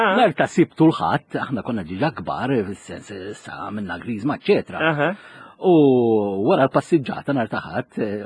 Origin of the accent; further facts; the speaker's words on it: Rabat, Western Region, Malta; Mela, jien tajjeb li ngħidu li jien mir-Rabat, għalkemm kuljum inkun ir-Rabat peresti naħdem l-Arkivju Nazzjonali, imma l-lum il-ġurnata noqgħod ħallija.